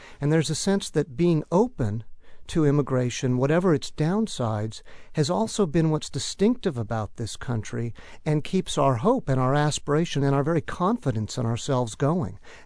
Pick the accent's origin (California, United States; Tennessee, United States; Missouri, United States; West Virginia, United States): California, United States; now in North Carolina, United States; I'm from California, and my goal in North Carolina is that we don't repeat what happened in my home state